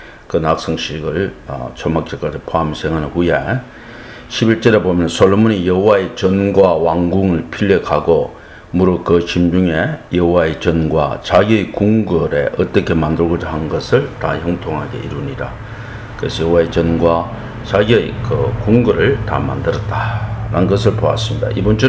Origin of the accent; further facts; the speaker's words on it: South Korea; 저를 한국인으로 한국 땅에 태어나게 하셔서 또 한국어를 배우게 하고